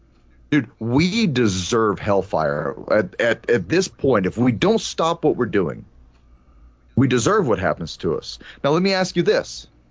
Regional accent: United States; So we and I, you know, it's as an American veteran, as a military veteran, it's hard to say this at times.

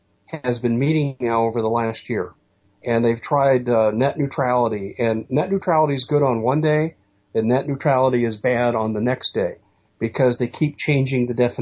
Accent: Denver, Colorado, United States; I grew up in the Denver area, and all the communities up there in Denver have a regulation

